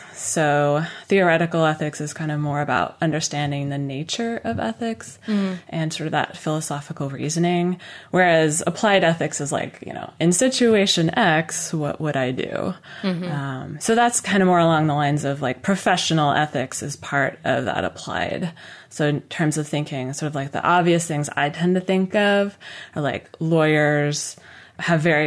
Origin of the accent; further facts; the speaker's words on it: Spokane, Washington, United States; Yeah. I grew up in Spokane, so it's not exactly far from me.